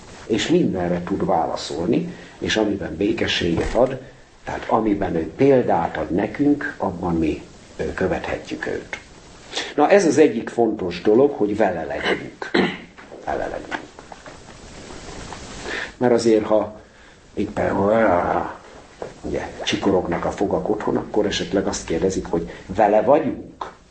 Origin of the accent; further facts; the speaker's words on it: Kölcse, Szabolcs-Szatmár-Bereg, Hungary; Kölcsében, ahol én születtem és felnőttem